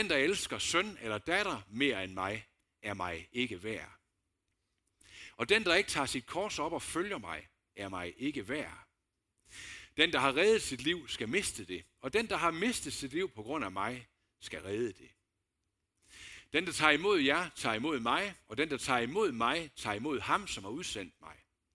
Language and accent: Danish; Aulum, Central Denmark Region, Denmark; vi gik rundt hjemme i Aulum, hvor jeg var fra